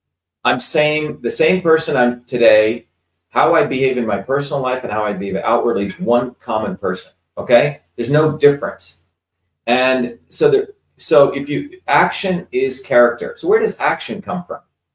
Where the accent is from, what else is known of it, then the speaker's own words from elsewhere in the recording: New Jersey, United States; and I'm originally from Jersey